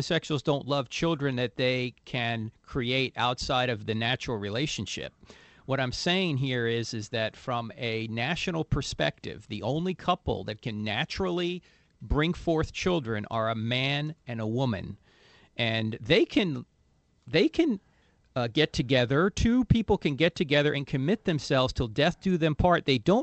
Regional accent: New Jersey, United States; Hey, Middlesex, New Jersey. I'm originally from New Jersey.

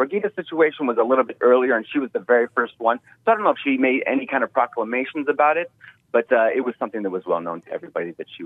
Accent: Jerusalem, Jerusalem District, Israel; also born or lived in Canada; I was born in Canada, and then I moved to Israel when I was four years old with my parents, and they went there to found the King of Kings community in Jerusalem, an international church but with a messianic focus. And I've lived there since I was 4 years old.

